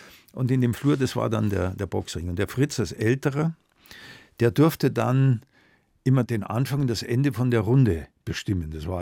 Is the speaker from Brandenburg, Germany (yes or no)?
no; Munich, Bavaria, Germany; Und dann war die Entbindung halt kürzeste Weg nach Augsburg. Ja. Fühle mich aber, ohne dass die Augsburger das missverstehen, um Gottes Willen, schon als Münchner